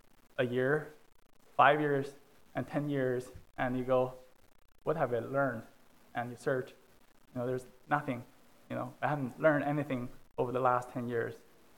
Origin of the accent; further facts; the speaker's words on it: China; You know, growing up in China, when people were poor, it didn't affect them day-to-day life.